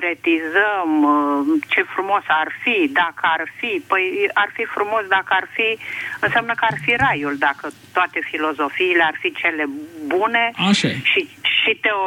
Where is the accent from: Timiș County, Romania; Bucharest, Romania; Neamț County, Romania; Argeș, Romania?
Bucharest, Romania; sunt din București.